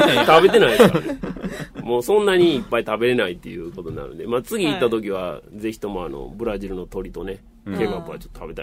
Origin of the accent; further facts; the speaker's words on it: Hiroshima, Japan; also born or lived in Kure; 私は広島出身です。また一昨年に関西に転勤するまでは呉で仕事をしておりました